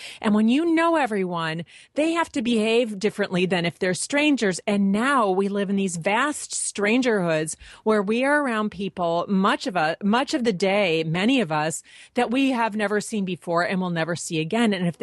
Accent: Michigan, United States; now in Venice, United States; On my cute little street here in Venice, California, I'm a Midwesterner, but I moved here because there are palm trees and it's warm all the time. I'm from Michigan.

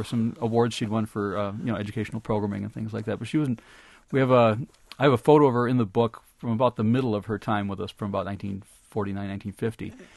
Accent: Neenah, Wisconsin, United States; I sang along with … when I was growing up in Neenah.

